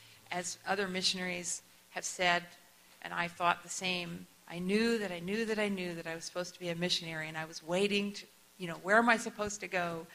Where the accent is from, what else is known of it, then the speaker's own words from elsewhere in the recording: Kansas City, Midwest, United States; my home church, which is back in Kansas City, I'm a Midwesterner from the U.S.